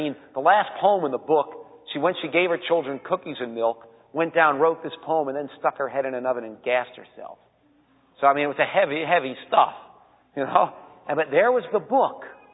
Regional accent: Miami Beach, Florida, United States; And I said, well, I come from Miami Beach.

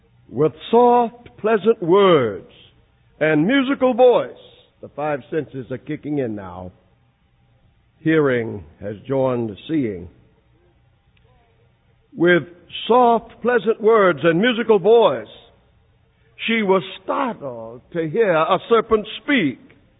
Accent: Greensboro, North Carolina, United States; born there; I was born in Moorhead Township in the county of Guilford in the city of Greensboro, North Carolina.

